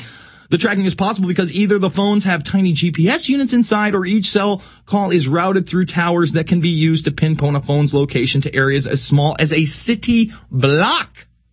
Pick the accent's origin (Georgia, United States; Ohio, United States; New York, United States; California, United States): New York, United States; Fort Plain; Today, in my hometown of Fort Plain, New York, in upstate New York